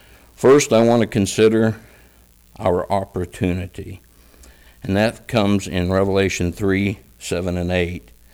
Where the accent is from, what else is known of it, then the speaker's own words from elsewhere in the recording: Shelbyville, Indiana, United States; when I told her I was from Shelbyville, she said, "I didn't know that little church was still open."